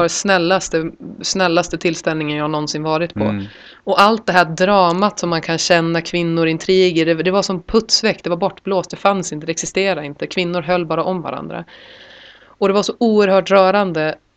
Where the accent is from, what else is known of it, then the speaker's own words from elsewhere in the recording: Sweden; Ja, och nu var jag är svensk och i den här situationen, i och med att Chile har sett ut som det gör